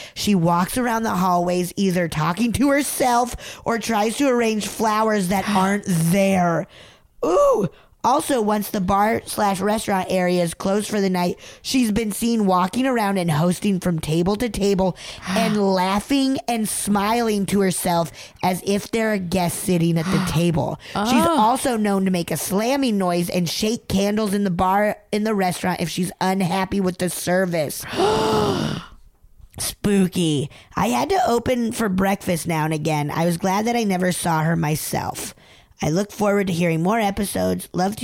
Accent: England, United Kingdom; moved away as an adult; now in Malmö, Sweden; I am English, but I've been living in Malmö in Sweden for about 10 years now

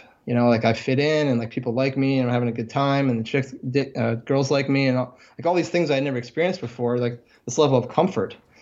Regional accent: Vermont, United States; I'm from Vermont, so I'm also from the Northeast.

